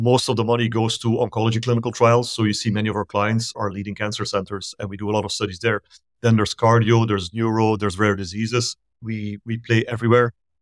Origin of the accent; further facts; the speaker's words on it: Belgium; now in Pasadena, United States; I'm originally from Belgium in Europe, and I moved here close to 20 years ago.